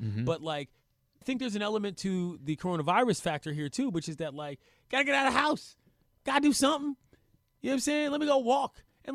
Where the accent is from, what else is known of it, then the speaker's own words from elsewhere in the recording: East Coast, United States; now in Los Angeles, United States; because I'm from the East Coast where walking is a thing.